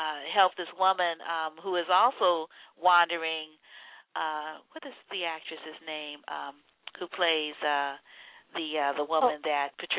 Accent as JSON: {"language": "English", "town": "New Orleans", "region": "Louisiana", "country": "United States", "said": "and I'm from New Orleans, so, you know, I know all about that stuff."}